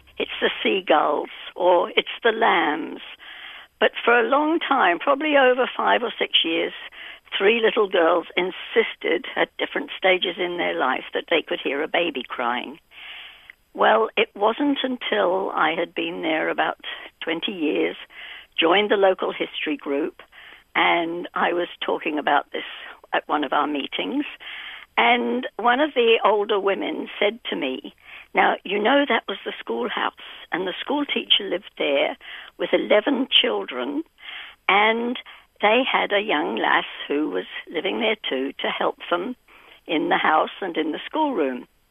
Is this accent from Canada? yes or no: no; New Zealand; born there; also born or lived in Shetland Islands; now in Russell, New Zealand; I live in Russell now, although I have spent most of my life overseas. I was born in New Zealand. And my last long-term residence was in the Shetland Islands